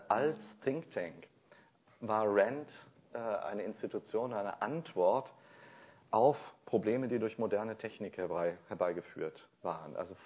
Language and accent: German; Rhineland, Germany; Am Martinstag, glaube ich, in meiner Heimat im Rheinland war heute Karnevalsanfang.